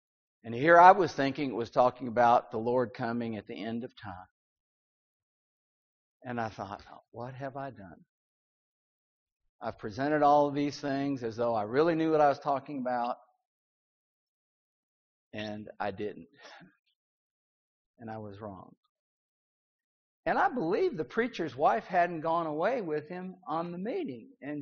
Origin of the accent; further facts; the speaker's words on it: St. Paul, Minnesota, United States; the local preacher where I grew up in St. Paul, Minnesota, was going to be gone for a gospel meeting.